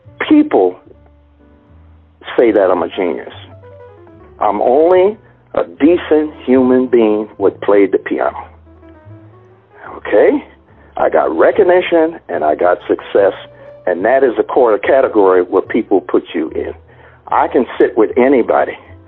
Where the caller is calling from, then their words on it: Geneva, Switzerland; I'm calling you from Geneva, Switzerland